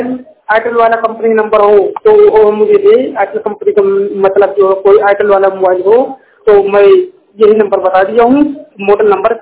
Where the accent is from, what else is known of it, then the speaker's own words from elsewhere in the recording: Uttar Pradesh, India; मैं यूपी जिला रायबरेली का रहने वाला हूँ।